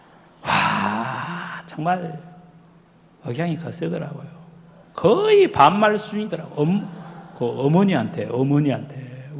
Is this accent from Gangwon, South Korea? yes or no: no; Gwangju, South Korea; 제가 태어나서 전 전라도 광주가 제 고향인데